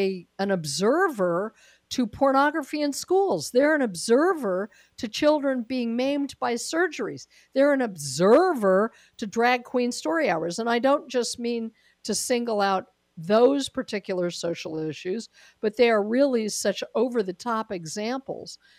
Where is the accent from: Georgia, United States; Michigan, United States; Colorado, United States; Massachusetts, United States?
Colorado, United States; sad Colorado, but true. It's my former home. That's my home state.